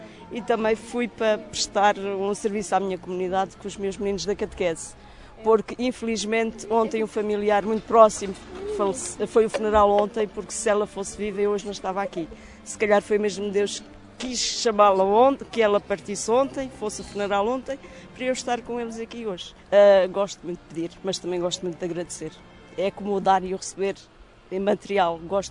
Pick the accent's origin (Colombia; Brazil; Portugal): Portugal; Souto, Santarém; sou do Souto Abrantes.